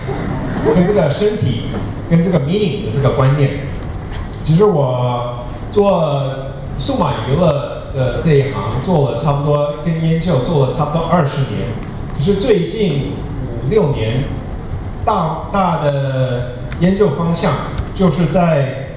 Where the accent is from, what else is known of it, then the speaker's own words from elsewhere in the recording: United States; Chinese is a second language; 我的国语讲得不太好，我是美国出生长大的所以先抱歉